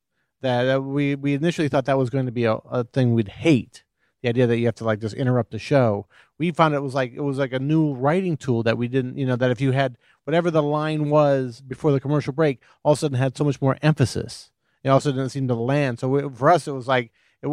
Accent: Indiana, United States; He was a professor from Indiana. I'm from Indiana, and I did not know this person whatsoever.

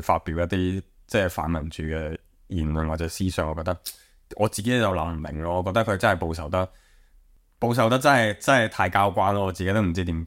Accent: Macau; 我都曾经外国有人问我系咪香港人，我都话系，但系我主要咧系因为唔想解释澳门喺边。

